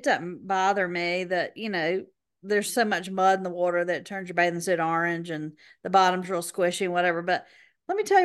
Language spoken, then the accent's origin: English; Macon, Georgia, United States; I am from Macon.